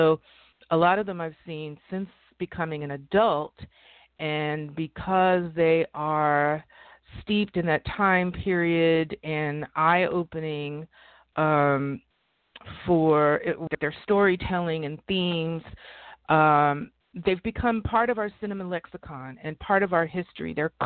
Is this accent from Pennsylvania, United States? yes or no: no; Bronx, New York, United States; I grew up in the Bronx during the 1960s and 70s